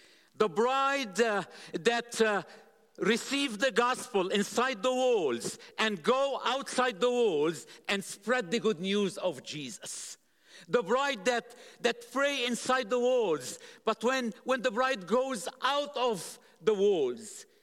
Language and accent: English; Lebanon; I grew up in Lebanon, born and grew up in Lebanon from, you know, Middle East and North Africa area. And I used to grow up in a zone war